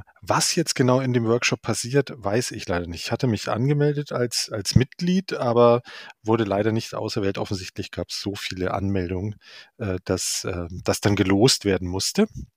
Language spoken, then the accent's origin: German; Munich, Bavaria, Germany; now in Hamburg, Germany; weil ich bin in München aufgewachsen und lebe mittlerweile seit über 20 Jahren in Hamburg.